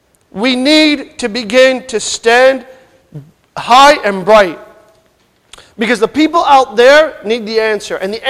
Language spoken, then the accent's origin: English; Newark, New Jersey, United States; Listen, I'm from Newark.